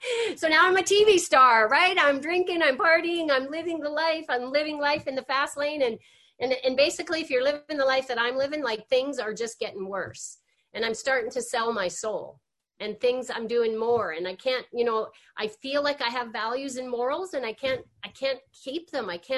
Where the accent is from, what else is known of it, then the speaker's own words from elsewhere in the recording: Calgary, Alberta, Canada; I grew up in Calgary, Alberta.